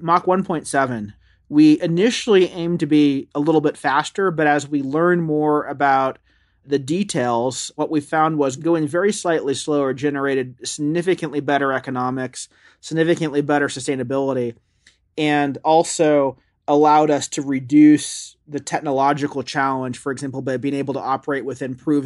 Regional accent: California, United States; And so a phrase that got drilled into me kind of growing up in tech, growing up in Silicon Valley, was minimum viable product.

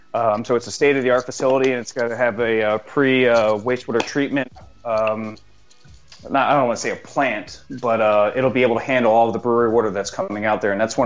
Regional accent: Philadelphia, Pennsylvania, United States; I mean, I'm not from Jersey. I'm from Philly.

